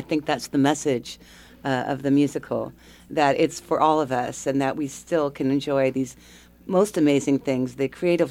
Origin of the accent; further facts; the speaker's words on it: Los Angeles, California, United States; I grew up in the L.A. area, and then when my parents retired, they decided to come back to Ojai.